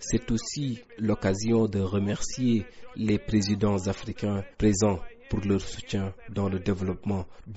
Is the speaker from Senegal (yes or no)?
yes; Fouta, Senegal; Nous venons du Fouta au nord du Sénégal. Depuis 3 jours, nous sommes à Dakar.